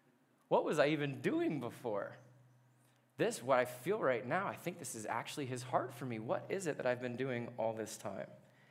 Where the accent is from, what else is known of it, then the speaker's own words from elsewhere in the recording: Irvine, California, United States; I grew up in Southern California in Irvine.